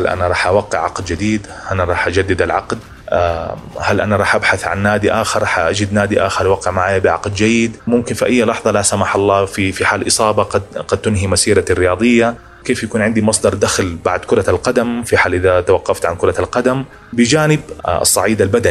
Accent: Medina, Medina Province, Saudi Arabia; تجاه عائلتي وأهل مدينتي. أهل المدينة المنورة كانوا يعتبروني سفير لهم في هذا النادي وفي المنتخب السعودي.

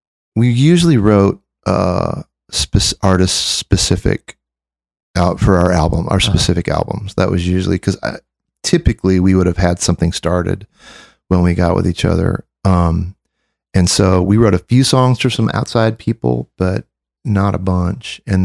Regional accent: Michigan, United States; I grew up in Michigan.

